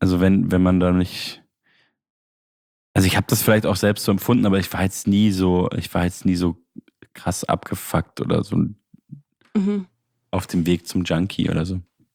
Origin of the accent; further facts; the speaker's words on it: Munich, Bavaria, Germany; Ich komme ja eigentlich aus München